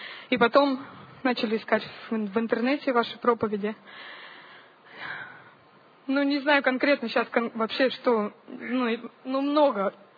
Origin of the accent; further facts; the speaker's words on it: Biysk, Altai Krai, Russia; Я из города Бийска.